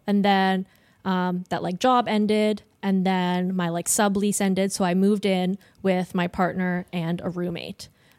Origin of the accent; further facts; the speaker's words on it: Ontario, Canada; I'm from Ontario. I go to school out here.